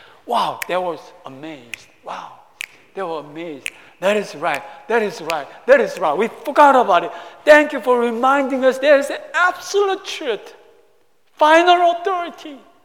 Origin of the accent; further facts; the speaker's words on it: South Korea; now in United States; As Korean American, immigrant to the United States, I know the two cultures.